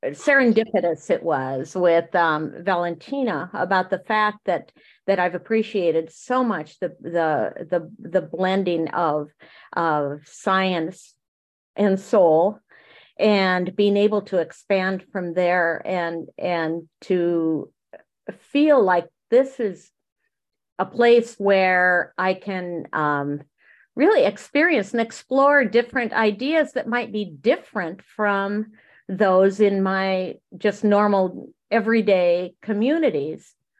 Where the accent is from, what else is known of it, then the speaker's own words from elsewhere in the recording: Pepin, Wisconsin, United States; that would be … I am from Pepin, Wisconsin